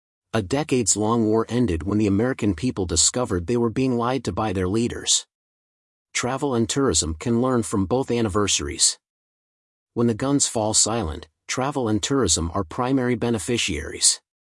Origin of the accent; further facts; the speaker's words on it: Mumbai, Maharashtra, India; This signboard was prominently displayed at the Churchgate Rail Terminal in Mumbai, India, my hometown.